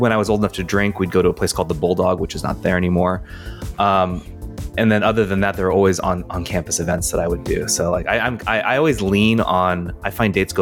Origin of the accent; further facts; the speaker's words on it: California, United States; if it was like a hometown where I am now, it was usually a football game because my high school is a football power, Palma.